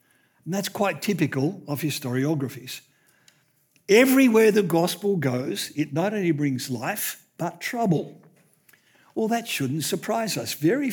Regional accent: Australia; I no longer see myself as primarily Australian.

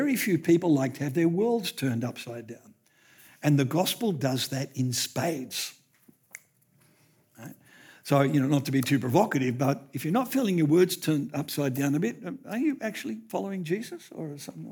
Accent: Australia; I no longer see myself as primarily Australian.

